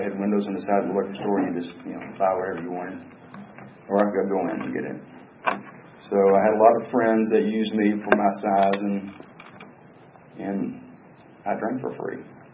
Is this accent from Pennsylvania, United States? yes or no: no; Atlanta, Georgia, United States; I was born in Atlanta, Georgia. I was raised in Atlanta, a place they call East Atlanta Village now.